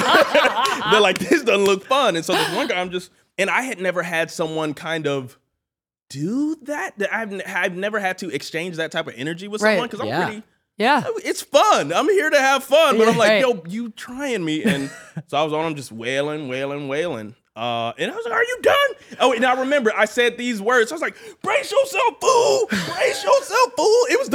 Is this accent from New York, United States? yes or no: no; Mississippi, United States; I was in there bobbing and weaving because I'm from Mississippi. All I did was play around, run, jump in trees and crap like that.